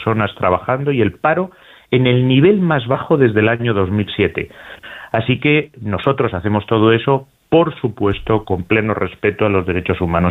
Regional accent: Spain; como diplomático y como ciudadano español

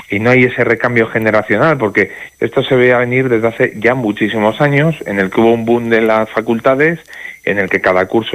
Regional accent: Palencia, Castile and León, Spain; Y luego está por los locos de Palencia y de muchos sitios, pues como es mi caso, que estoy enamorado de mi tierra y que voy a luchar por ella hasta el final.

